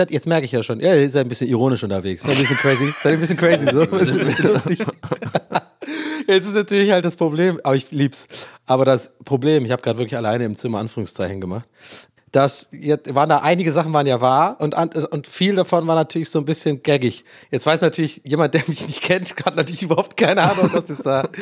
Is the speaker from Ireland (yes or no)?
yes; Ireland; accent: Irish; Und mein echter Akzent ist ja wirklich tatsächlich irisch. Also ich bin ja in Irland geboren und aufgewachsen. Und wenn ich Englisch rede, habe ich einfach automatisch einen tatsächlich einen irischen Akzent.